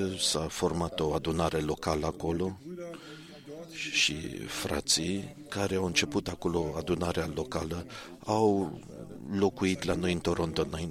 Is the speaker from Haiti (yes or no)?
yes; Haiti; din Haiti.